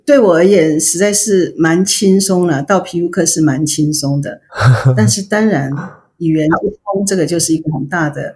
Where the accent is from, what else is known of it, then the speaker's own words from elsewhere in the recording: Taiwan; moved away as an adult; also born or lived in Japan; 然后从日本办好签证，然后我们再从台湾出来的